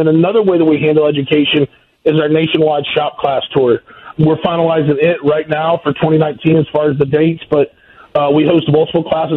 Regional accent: Lakeland, Florida, United States; I'm going to be here in my hometown of Lakeland, Florida.

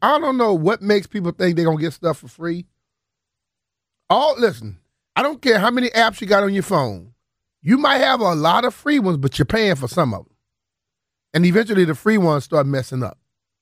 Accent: Louisiana, United States; I have all the local channels in my hometown, Baton Rouge, Lafayette.

